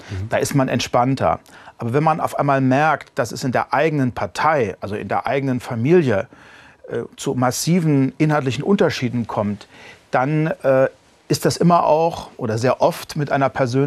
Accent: Germany; Ich bin unmittelbar an der Grenze zur ehemaligen DDR groß geworden, aber eben im westlichen Teil unseres Landes.

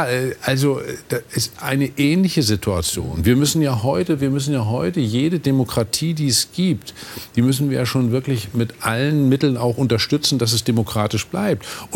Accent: Mecklenburg-Vorpommern, Germany; Ich komme nicht aus Nordrhein-Westfalen, sondern aus Mecklenburg-Vorpommern.

